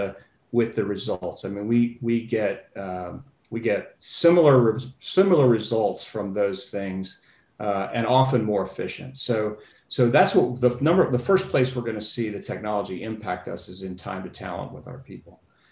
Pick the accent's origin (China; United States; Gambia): United States; Florida; you know, I grew up in Florida, and we would watch the space shots on television, and we'd walk out in the backyard